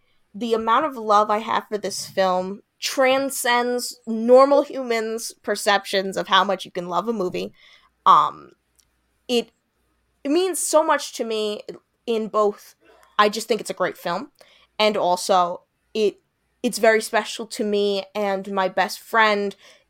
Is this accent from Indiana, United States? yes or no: no; Long Island, New York, United States; See, now I wouldn't know that because I'm not from LA. I'm from Long Island, and that generally is what our high schools look like.